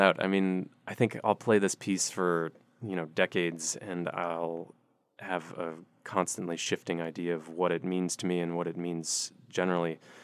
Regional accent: New York, United States; Well, I can say as a New Yorker, the only place that I enjoy eating more than New York is Charleston.

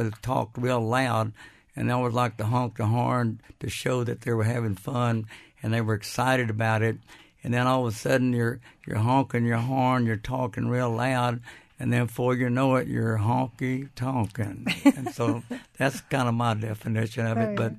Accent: Austin, Texas, United States; was a household name when I grew up in Austin, Texas

